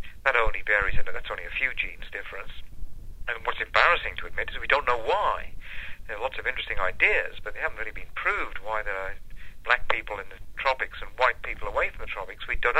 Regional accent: Wales, United Kingdom; first language Welsh; English is a second language; It's found in Wales, and I'm Welsh. I was born a Welsh speaker, indeed, in West Wales.

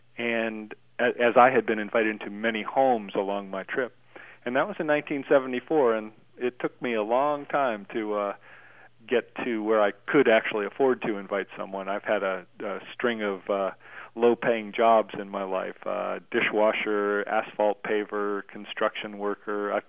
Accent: United States; And that just tells me, being an American, we live on, you know, some massive exponent

